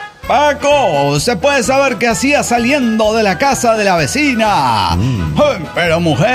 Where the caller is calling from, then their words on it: Tepic, Nayarit, Mexico; de Tepic, Nayarit, México.